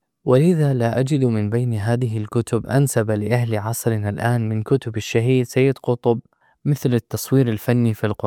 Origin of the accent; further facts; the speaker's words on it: Upper Egypt, Egypt; وقد كان في بلدتي بالصعيد من كان يحفظه